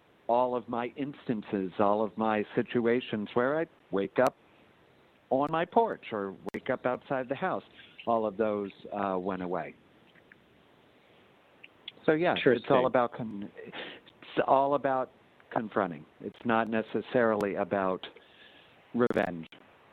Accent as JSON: {"language": "English", "town": "Hampton", "region": "New Hampshire", "country": "United States", "tie": "born or raised there", "said": "I've always considered myself kind of a small town boy as I grew up in Hampton, New Hampshire"}